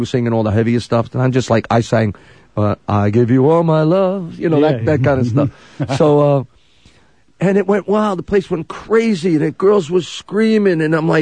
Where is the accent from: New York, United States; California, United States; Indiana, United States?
New York, United States; We're from New York.